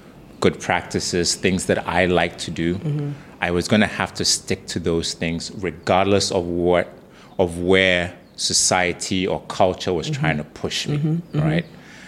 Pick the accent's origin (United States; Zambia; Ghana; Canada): Ghana; Well, when we're growing up in Ghana, actually, I remember you meet some girl